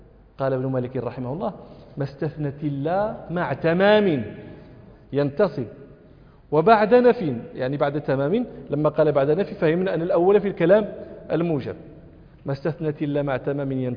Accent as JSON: {"language": "Arabic", "town": "Rabat", "region": "Rabat-Salé-Kénitra", "country": "Morocco", "tie": "born or raised there", "said": "أنا من جنس غير جنس أهل طنجة، أنا من أهل الرباط من شاء ومولدا، ومن أهل دكالة وصولا، ففي جميع الأحوال لست من أهل طنجة."}